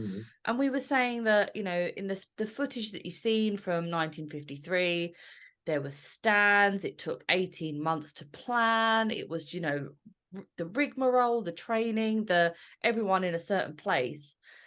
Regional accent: United Kingdom; That is like, as a British person, and people maybe can Google it if they're not from Britain, it's Cadbury purple

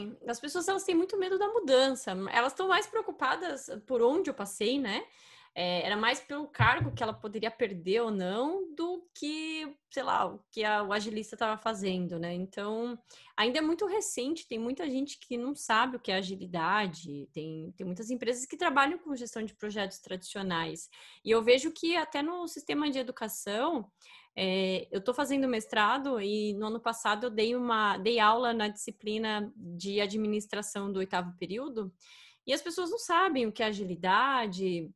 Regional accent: Santa Catarina, Brazil; Eu sou de Santa Catarina.

